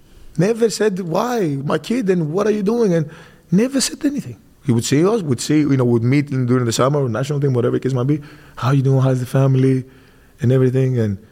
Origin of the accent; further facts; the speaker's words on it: Greece; born and raised in Greece, from my mom and dad are African and Nigerian, and born in that kind of home